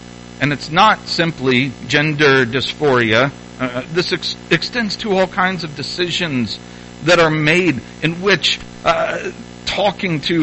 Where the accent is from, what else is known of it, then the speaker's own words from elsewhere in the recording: Madison, Indiana, United States; I read an article, a nationwide published article about my hometown. Well, it was, I lived in the suburb of this metropolis of Madison, Indiana, population about 25,000 or so.